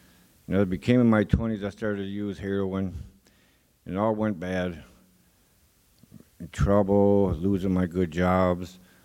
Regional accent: Milwaukee, Wisconsin, United States; I'm from Milwaukee, and I grew up in a house of addiction with my parents.

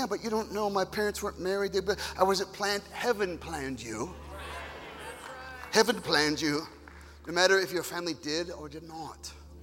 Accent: Marshalltown, Iowa, United States; born there; I was born in Marshalltown, Iowa, 1958, February 5th.

